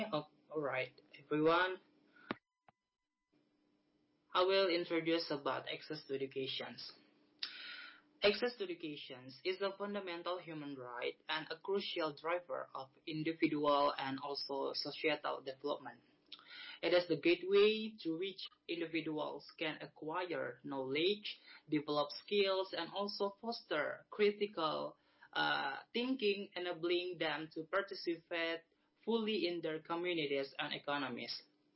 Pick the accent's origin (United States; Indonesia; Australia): Indonesia; now in Hong Kong; Originally, I'm from Indonesia. I'm currently serving in Hong Kong